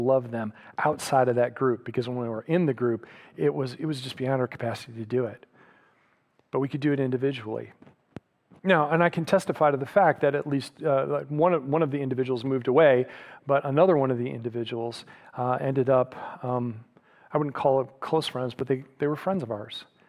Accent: Michigan, United States; now in Oklahoma, United States; See, we don't have them here in Oklahoma, but where I grew up in Michigan, we all had basements.

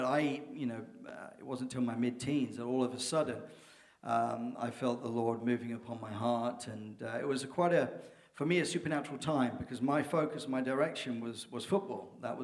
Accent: Peterborough, East of England, United Kingdom; moved away as an adult; And we had moved from a city called my hometown, which our hometown, both my wife's and I, Peterborough, which is north of London, kind of the same size of Oakville.

